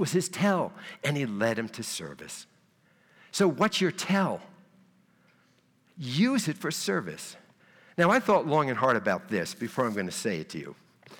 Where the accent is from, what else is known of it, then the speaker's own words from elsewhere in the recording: New Jersey, United States; I'm from Jersey. We do not hug in Jersey.